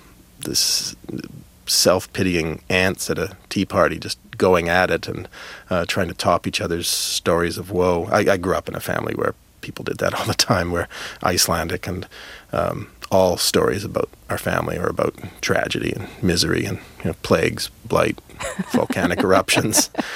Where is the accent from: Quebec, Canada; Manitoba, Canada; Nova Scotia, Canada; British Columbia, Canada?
Manitoba, Canada; Winnipeg; most of them live in my hometown of Winnipeg